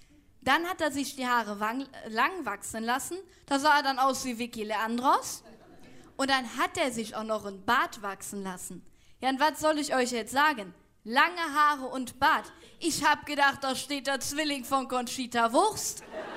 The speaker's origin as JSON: {"language": "German", "town": "Aachen", "region": "North Rhine-Westphalia", "country": "Germany", "said": "Ich komme aus Aachen."}